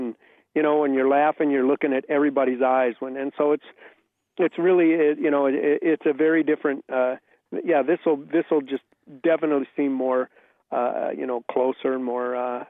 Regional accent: Osseo, Minnesota, United States; now in Minneapolis, United States; I'm north of Minneapolis, a little town called Osseo. Okay. But now I live in the cities. I live in Minneapolis now.

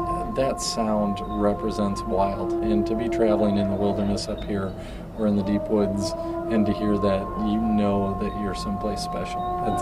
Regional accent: Missouri, United States; I'm from Missouri, where we don't have a population of wolves.

